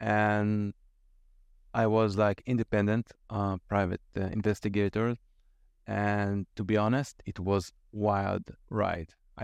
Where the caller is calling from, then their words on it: Central District, Israel; From Israel, in a city near Tel Aviv. So it's evening now in Israel.